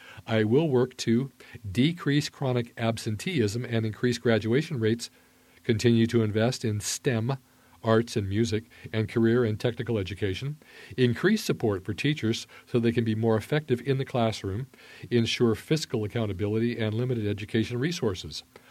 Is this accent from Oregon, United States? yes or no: yes; Salem, Oregon, United States; also born or lived in Nashville; Born and raised in the Salem area, I've lived in Oregon most of my life except for 5 years in Nashville, pursuing my musical dreams.